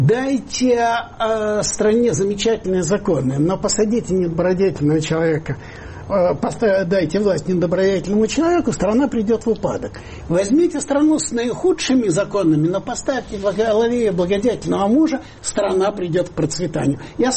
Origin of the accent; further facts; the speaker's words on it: Ukraine; first language Ukrainian; Russian is a second language; Мой первый язык был украинский. До тех пор, как я приехал в Одессу, я в основном говорил по-украински.